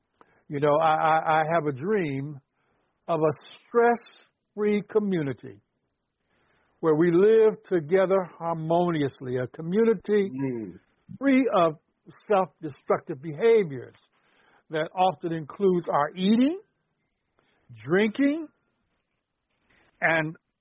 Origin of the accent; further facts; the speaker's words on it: Cleveland, Ohio, United States; I talk about snow, even though I'm from Cleveland, but I hate snow.